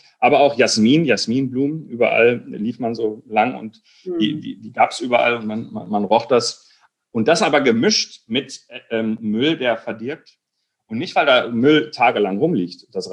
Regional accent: North Rhine-Westphalia, Germany; wir sind in Kreis Recklinghausen aufgewachsen, mitten im Ruhrgebiet

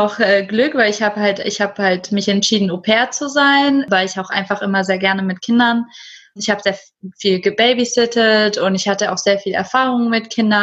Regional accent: Germany; accent: American; Und ich sag Deutschland, dann waren die alle so, ich dachte jetzt so eher so in den USA, wo bist du her? Und ich so, nein, aus Deutschland. Und dann immer so, wow, okay, habe ich jetzt nicht erwartet, dass du aus Deutschland bist.

